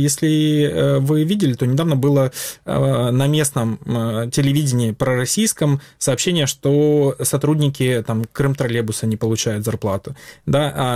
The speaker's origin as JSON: {"language": "Russian", "region": "Sevastopol", "country": "Ukraine", "said": "Поскольку я из Севастополя сам"}